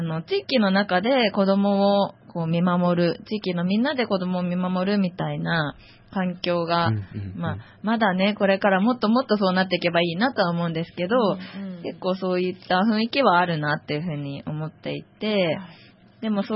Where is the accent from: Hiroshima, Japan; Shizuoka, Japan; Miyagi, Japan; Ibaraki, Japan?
Shizuoka, Japan; Numazu; 私は生まれも育ちも沼津で、